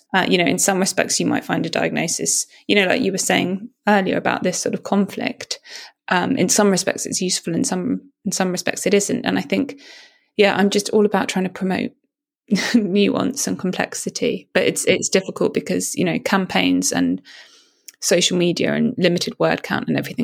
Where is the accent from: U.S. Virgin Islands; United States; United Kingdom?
United Kingdom; I think, as you know, as a British teenager at that time.